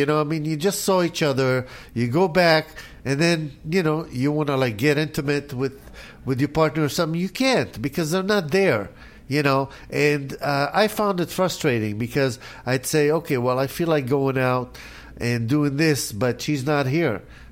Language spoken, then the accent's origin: English; South Africa; I had that happen to me when I came from South Africa to here.